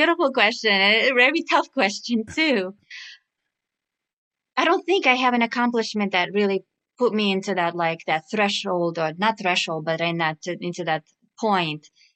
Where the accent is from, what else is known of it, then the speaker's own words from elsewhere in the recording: Russia; I am originally from Russia.